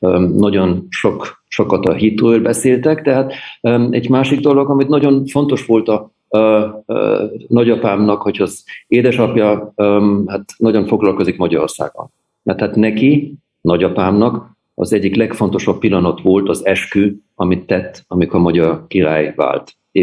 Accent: Pöcking, Bavaria, Germany; mert hát Pökingben én az ottani helyi iskolában jártam, helyi barátok voltak

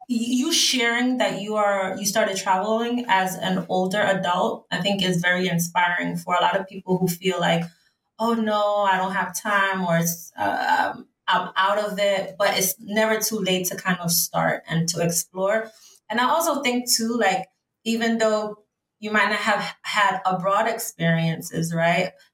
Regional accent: Jamaica; I'm from Jamaica.

